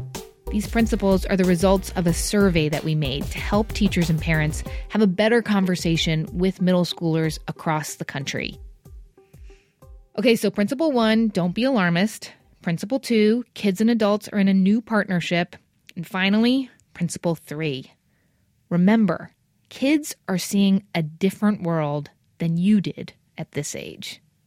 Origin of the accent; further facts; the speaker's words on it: New Jersey, United States; New Jersey, my home state.